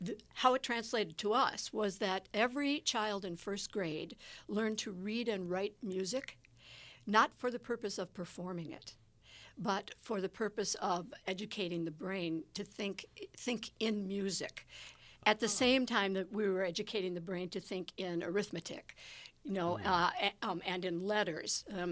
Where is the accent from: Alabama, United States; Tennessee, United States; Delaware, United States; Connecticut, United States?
Delaware, United States; born there; also born or lived in Chicago; So when I was born in Delaware, my father worked for DuPont Company in Wilmington.